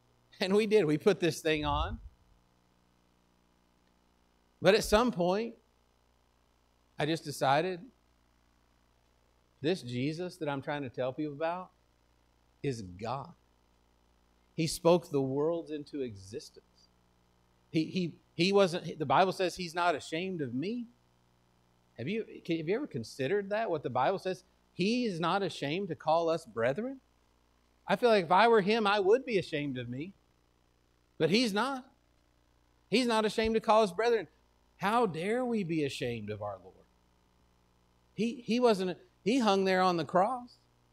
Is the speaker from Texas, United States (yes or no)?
yes; Texas, United States; I mean, I'm from Texas. We all carry pocket knives.